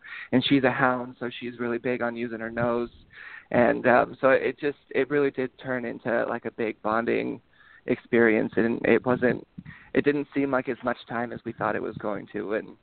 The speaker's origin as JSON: {"language": "English", "town": "Yosemite", "region": "California", "country": "United States", "said": "I'm from Yosemite, so I've obviously heard a lot about"}